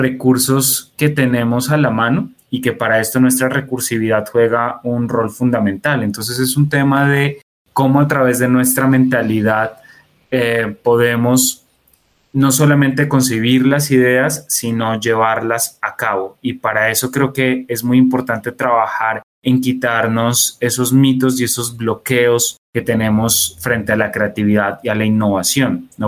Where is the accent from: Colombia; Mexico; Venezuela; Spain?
Colombia; como colombianos tenemos una oportunidad